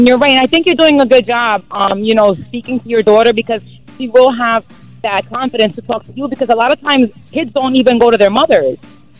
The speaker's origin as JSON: {"language": "English", "town": "Paterson", "region": "New Jersey", "country": "United States", "tie": "born or raised there", "said": "I was raised in Patterson."}